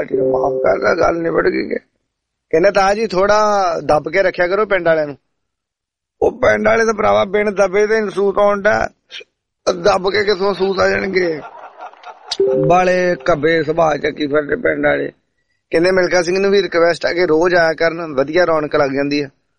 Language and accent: Punjabi; Tashpur, Punjab, India; ਅਸੀਂ ਵੀ ਸੁਲਤਾਨਪੁਰ ਲੋਧੀ ਤੋਂ ਹੀ ਆ। ਸਾਡਾ ਪਿੰਡ ਤਾਸ਼ਪੁਰ ਆ